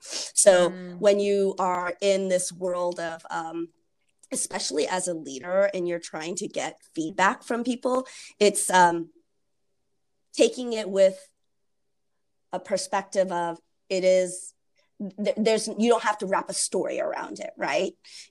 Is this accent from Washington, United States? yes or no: yes; Seattle, Washington, United States; moved away as an adult; I grew up in Seattle, but that's what brought me to the Midwest, to Indianapolis.